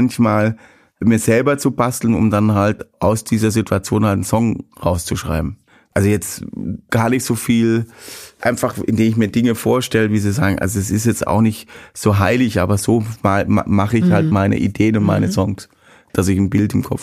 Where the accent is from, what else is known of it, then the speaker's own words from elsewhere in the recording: Baden-Württemberg, Germany; das ist aus meiner Heimat, wo ich herkomme, aus dem Kochertal und Jagsttal